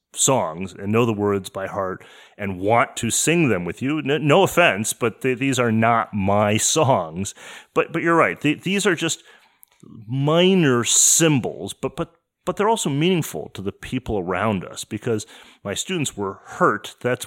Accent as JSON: {"language": "English", "town": "Detroit", "region": "Michigan", "country": "United States", "tie": "born or raised there", "said": "I'm just not moved that way because I grew up in Detroit."}